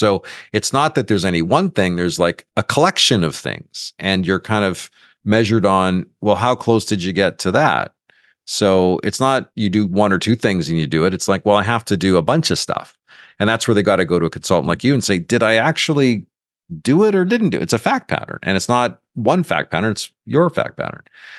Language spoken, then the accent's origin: English; Canada; As a Canadian